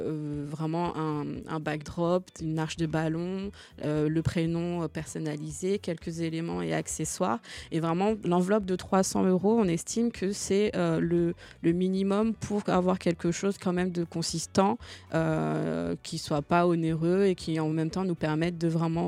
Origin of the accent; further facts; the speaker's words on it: Martinique, France; parce qu'on est originaire de la Martinique et que c'est une musique qui a une consonance de chez nous.